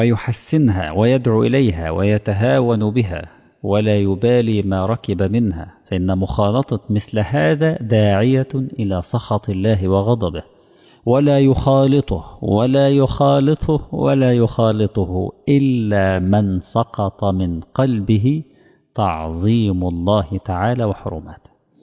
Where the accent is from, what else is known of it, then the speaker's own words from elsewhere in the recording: Cairo, Cairo Governorate, Egypt; كان مطعم مسمع جدا عندنا في القاهرة